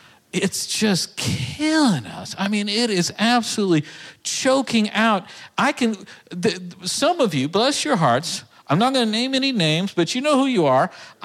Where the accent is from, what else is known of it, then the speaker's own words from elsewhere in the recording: Texas, United States; I'm from Texas, okay?